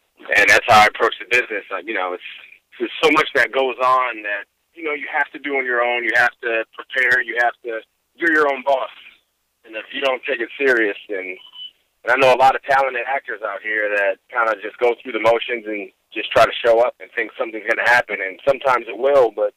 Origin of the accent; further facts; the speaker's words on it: San Francisco, California, United States; Yeah, I'm from the Bay Area. I'm a 49ers fan, you know, from San Francisco.